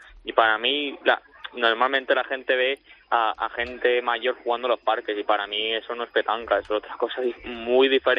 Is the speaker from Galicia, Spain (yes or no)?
no; Zaragoza, Aragon, Spain; que es de mi tierra, es de Zaragoza, de mi tierra.